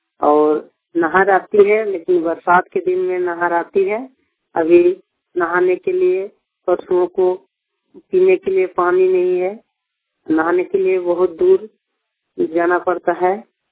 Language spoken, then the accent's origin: Hindi; Moladi, Jharkhand, India; गांव मोलाडी, प्रखंड खरसवा, जिला सरायकेला खरसवा, झारखंड। हमारे गांव में पेयजल की बहुत ही कठिनाई है।